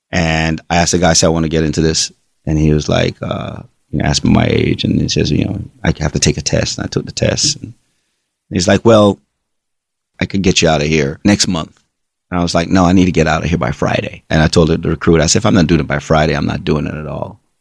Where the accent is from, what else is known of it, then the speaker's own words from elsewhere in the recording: Raytown, Jamaica; I come from Raytown in Jamaica.